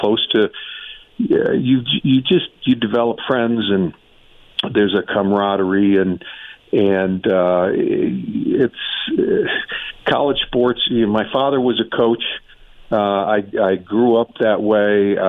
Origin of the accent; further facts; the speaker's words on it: Midwest, United States; also born or lived in Northeast; When I was living up in the Northeast, you know, it's hockey and lacrosse is so big. And when I grew up in the Midwest, that's what it was.